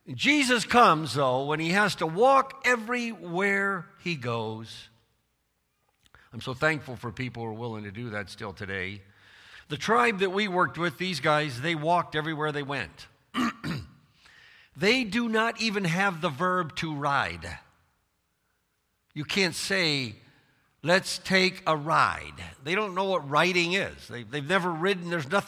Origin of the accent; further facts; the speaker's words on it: United States; I'm American. You don't go for an 8-hour hike for your work.